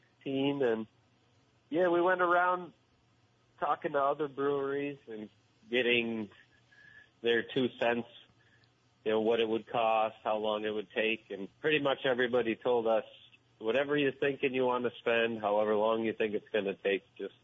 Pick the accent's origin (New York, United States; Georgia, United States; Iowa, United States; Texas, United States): New York, United States; since I'm from New York, you know, upstate New York, and we loved it here, went over to college in Plattsburgh, stayed there for a bit, and, eventually moved here